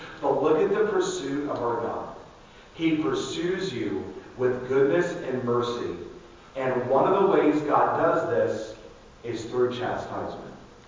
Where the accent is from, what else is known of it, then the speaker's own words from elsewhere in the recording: Atlanta, Georgia, United States; I grew up in Atlanta, Georgia, and in North Atlanta, and the suburbs.